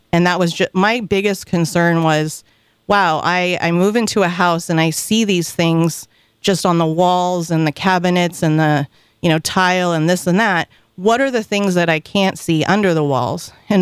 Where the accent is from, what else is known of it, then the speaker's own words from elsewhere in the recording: California, United States; I came from the Bay Area and, of course, love the Bay Area.